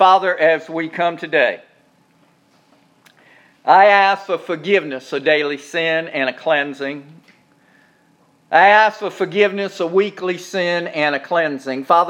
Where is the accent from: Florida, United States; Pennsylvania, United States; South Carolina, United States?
South Carolina, United States; Charleston; until God changed and sent me back to my hometown of Charleston.